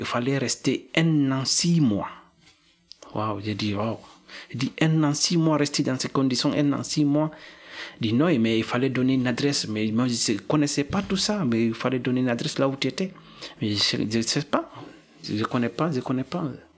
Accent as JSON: {"language": "French", "country": "Guinea", "lives_now": "France", "said": "Je suis de la Guinée-Conakry."}